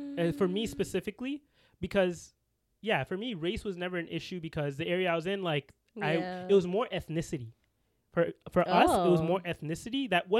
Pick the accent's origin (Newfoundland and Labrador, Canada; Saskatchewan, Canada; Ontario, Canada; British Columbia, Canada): Ontario, Canada; Scarborough; my experience here growing up in Scarborough, where it's a lot more multicultural. Because I used to think the whole city was multicultural, but it's really pockets.